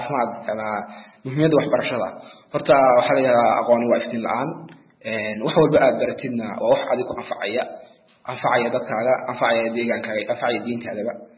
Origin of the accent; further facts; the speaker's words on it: Sool, Somalia; horta deegaankeena ama gobolka Sool waxa iska yar goobaha caafimaadka